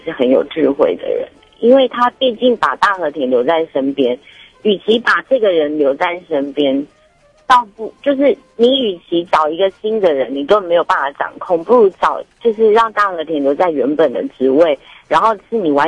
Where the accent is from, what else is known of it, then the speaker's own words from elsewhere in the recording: Taichung, Taiwan; 你好，我是台中的